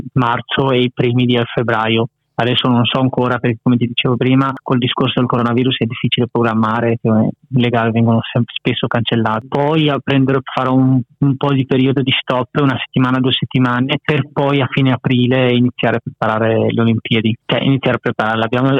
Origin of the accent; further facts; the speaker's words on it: Bassano del Grappa, Veneto, Italy; io sono di Bassano, ed era difficile trovarci, ecco